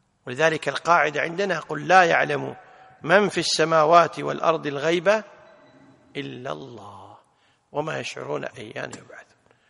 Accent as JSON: {"language": "Arabic", "country": "Kuwait", "said": "ما يسمى عند العامة عندنا بالكويت خوية"}